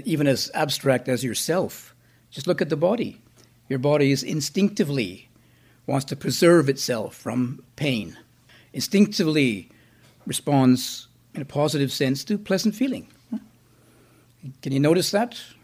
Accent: Vancouver, British Columbia, Canada; I grew up in Vancouver and I like sunshine, not rain.

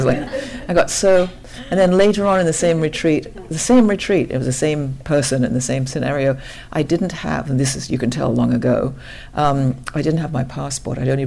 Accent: West Coast, United States; which, of course, I'm from the West Coast, so I don't really have experience

